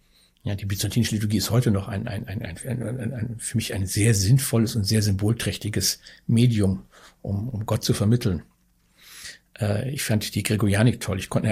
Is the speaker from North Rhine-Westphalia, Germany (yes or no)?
yes; North Rhine-Westphalia, Germany; immer die Pendelei zwischen Niederaltaich und meinem Heimatort in Ostwestfalen, das möchte ich nicht.